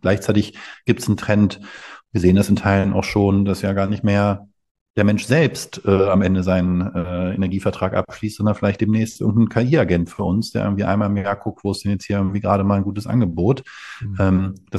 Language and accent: German; Lower Saxony, Germany; Ich komme ja aus der Region, Wolfsburg hat das mal probiert vor vielen Jahren.